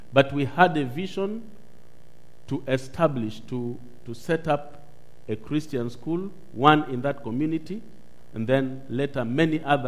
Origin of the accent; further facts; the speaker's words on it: Nairobi, Kenya; Now, I was born in Nairobi, the capital city of Kenya, and well, my father was working in Nairobi.